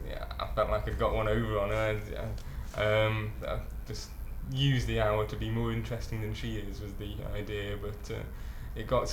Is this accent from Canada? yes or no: no; Stoke-on-Trent, West Midlands, United Kingdom; I'm 21 and I'm from Stoke-on-Trent.